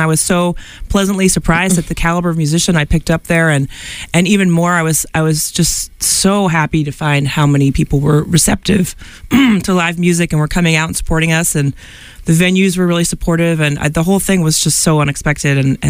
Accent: Wayland, United States; also born or lived in Los Angeles; now in Livingston, United States; Yeah, I grew up in Wayland.

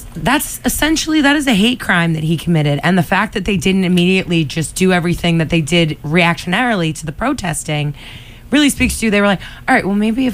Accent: Quincy, Massachusetts, United States; The nearest one to me, where I grew up in Quincy, has Frozen Freddy's and Dairy Freeze within driving distance.

